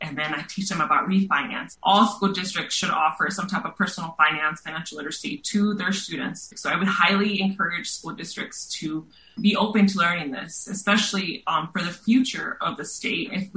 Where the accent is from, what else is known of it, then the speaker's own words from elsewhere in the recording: New Mexico, United States; I am living here in Santa Fe, New Mexico. I'm from New Mexico.